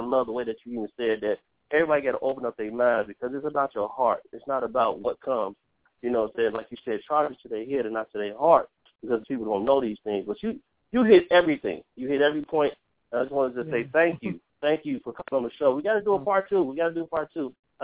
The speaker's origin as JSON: {"language": "English", "town": "Chicago", "region": "Illinois", "country": "United States", "said": "I'm from Crystal and North Avenue, so you know I can relate to everything. The Humboldt Park area."}